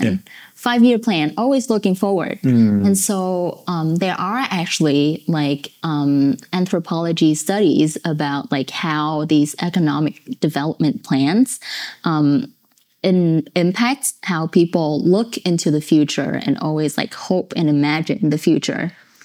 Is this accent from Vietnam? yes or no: yes; Vietnam; English is a second language; for a Vietnamese, because I grew up in Vietnam